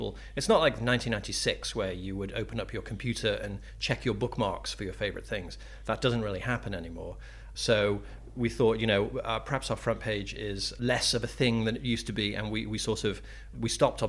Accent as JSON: {"language": "English", "country": "United States", "also_born_or_lived": "United Kingdom", "said": "and I'm an American as well as a British person."}